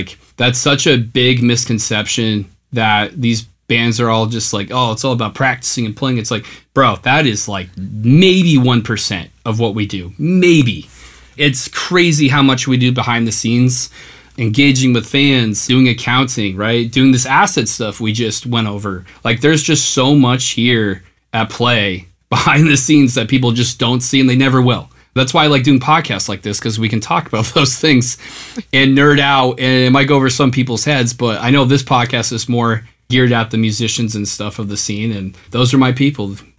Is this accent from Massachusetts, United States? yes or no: no; Jamaica, Vermont, United States; now in New York, United States; Just for a bit of context, I grew up in Southern Vermont my whole life. Shout out Jamaica, Vermont.